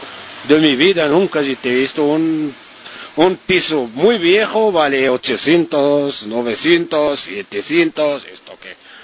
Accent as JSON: {"language": "Spanish", "country": "Morocco", "second_language": "Spanish", "lives_now": "Spain", "said": "Cuando estoy más hablando con la gente que tiene un piso alquilado, ¿de dónde eres? Estoy de Marruecos."}